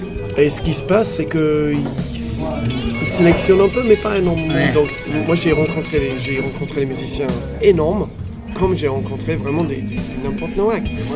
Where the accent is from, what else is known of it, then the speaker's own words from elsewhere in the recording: Bristol, South West England, United Kingdom; French is a second language; J'ai une petite village près de Bristol. Et moi, j'ai passé 2 ans quasiment à Londres.